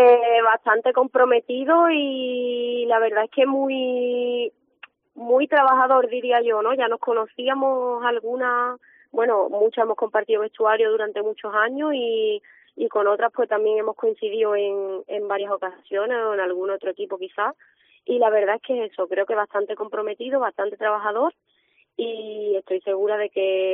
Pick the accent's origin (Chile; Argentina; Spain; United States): Spain; San Fernando; yo he nacido aquí en San Fernando y soy de San Fernando desde pequeña